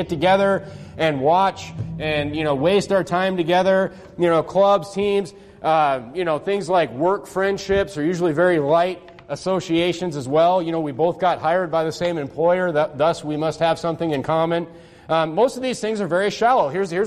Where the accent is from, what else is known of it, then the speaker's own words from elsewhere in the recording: North Dakota, United States; Look, I'm from North Dakota. There's no gangs there.